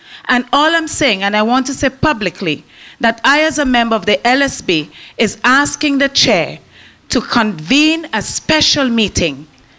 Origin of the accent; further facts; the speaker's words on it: St. Vincent & Grenadines; I come from St. Vincent and the Grenadines